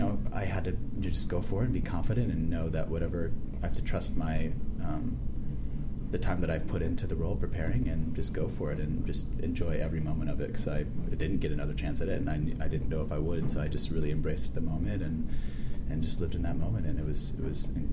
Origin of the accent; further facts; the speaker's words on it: San Diego, California, United States; And I'm from San Diego, so I'm a baby when it comes to cold weather.